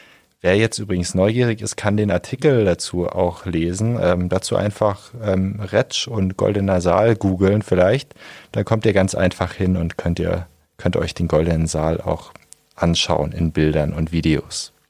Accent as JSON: {"language": "German", "region": "Lake Constance", "country": "Germany", "said": "Ich komme auch nicht aus Augsburg, sondern vom Bodensee, wo es auch schön ist."}